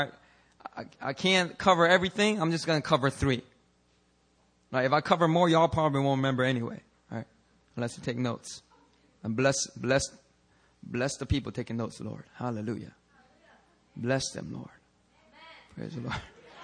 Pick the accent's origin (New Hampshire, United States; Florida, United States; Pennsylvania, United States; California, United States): Pennsylvania, United States; Philadelphia; Sometimes, man, I grew up in Philadelphia. And some of the street lights in Philly just don't work.